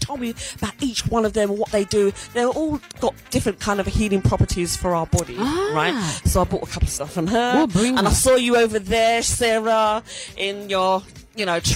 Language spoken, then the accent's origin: English; Jamaica; Now, you know, I'm from Jamaica, okay? So I know about Jamaican food.